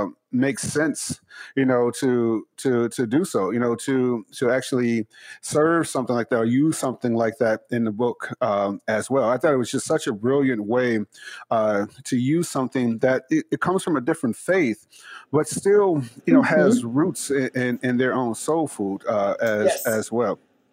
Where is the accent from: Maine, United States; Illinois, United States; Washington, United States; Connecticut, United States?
Illinois, United States; Chicago; growing up in Chicago, hanging out with the Hebrew Israelites and everyone like that.